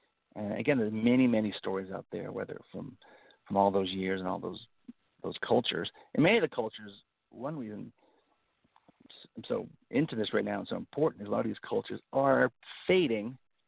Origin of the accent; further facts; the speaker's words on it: Maine, United States; now in Southern Maine, United States; I've sort of always had that sort of interest in the history of Maine and the culture of Maine and the people of Maine, and being from Eastern Maine. I live in Southern Maine now, but being from Eas